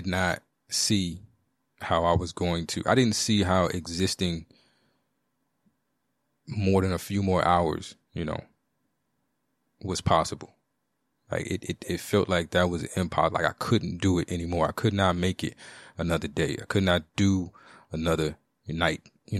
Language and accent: English; United States; there is a lot I have benefited from, as you know, because I am an American.